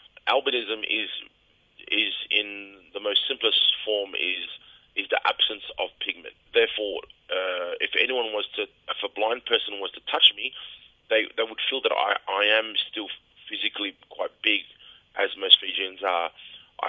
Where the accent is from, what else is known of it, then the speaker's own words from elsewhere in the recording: Fiji; we're not really related, we're from the Fiji together, so therefore we just call each other.